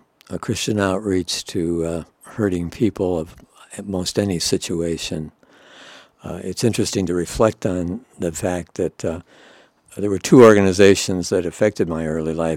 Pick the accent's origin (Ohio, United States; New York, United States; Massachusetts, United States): Ohio, United States; Mentor; Okay, I was born in Mentor, Ohio, which is not too far from Cleveland, and that was in 1930, August 22nd, 1930.